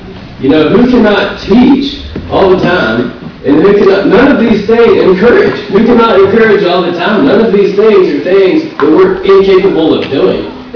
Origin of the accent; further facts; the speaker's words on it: Muleshoe, Texas, United States; I had moved back to Muleshoe, my hometown